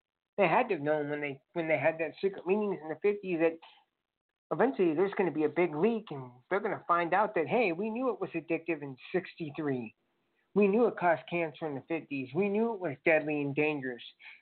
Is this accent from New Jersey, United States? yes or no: no; Chicago, Illinois, United States; Well, I'm from Chicago, and running a big city is easier than running a small one.